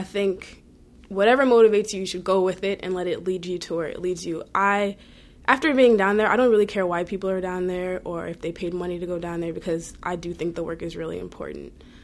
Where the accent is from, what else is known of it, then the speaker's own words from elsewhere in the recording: the North, United States; Even though I'm from the North, I'd never been to the South before my trip to Katrina.